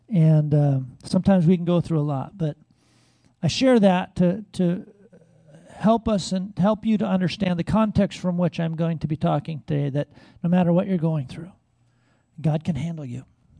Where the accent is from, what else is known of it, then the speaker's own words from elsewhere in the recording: Seattle, Washington, United States; As I mentioned, I'm from the Seattle area. I live just south of Seattle.